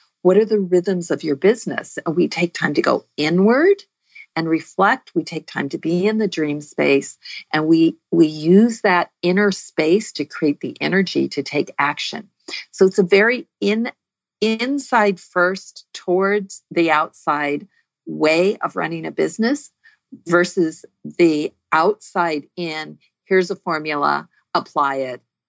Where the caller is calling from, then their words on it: California, United States; I am. I'm on the Central Coast. So, beautiful, temperate day.